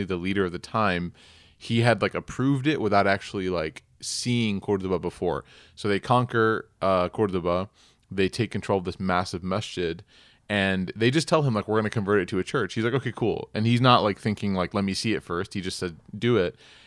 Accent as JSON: {"language": "English", "country": "United States", "tie": "born or raised there", "said": "one of the things that we lack growing up in America is just this, like, exposure to travel and getting out of the country"}